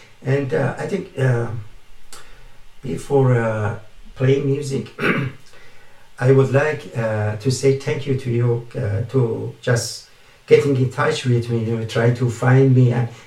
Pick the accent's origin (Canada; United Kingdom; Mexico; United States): Canada; being Canadian. Canadian, it means multicultural country.